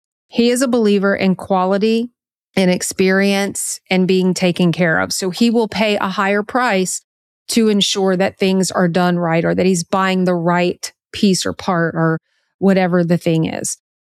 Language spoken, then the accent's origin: English; Louisiana, United States; we're from Louisiana and people know, if you know anything about Louisiana, you know that we have great food here.